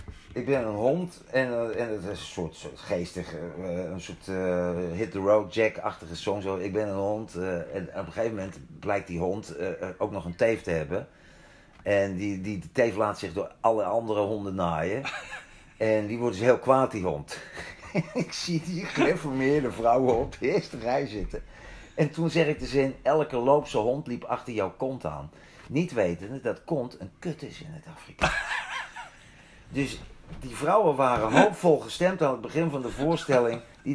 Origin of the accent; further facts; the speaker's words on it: Veenendaal, Utrecht, Netherlands; born there; die zo uit Veenendaal hadden kunnen komen waar ik geboren ben